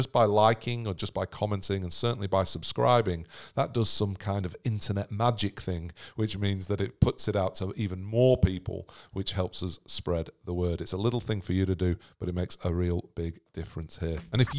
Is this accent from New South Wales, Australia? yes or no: yes; Sydney, New South Wales, Australia; we're from Sydney.